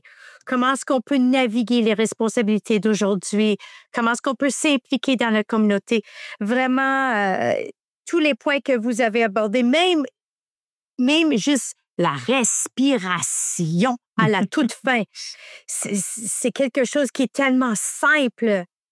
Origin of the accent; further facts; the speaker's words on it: Hamilton, Ontario, Canada; je suis de Hamilton, Ontario.